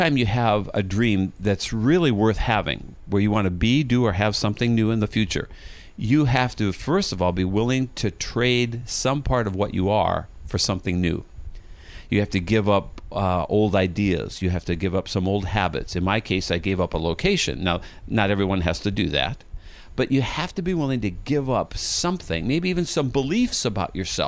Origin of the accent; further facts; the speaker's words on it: Minneapolis, Minnesota, United States; I grew up in Minneapolis, Minnesota, fell in love with water skiing at age 21